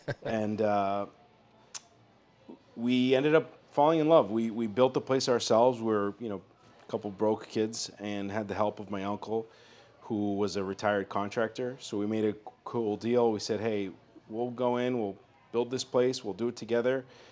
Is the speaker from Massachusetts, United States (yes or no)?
yes; Belmont, Massachusetts, United States; So I grew up in the Boston area, kind of more actual Cambridge, Watertown, Belmont. I grew up in Belmont. We were in the North Shore for a while.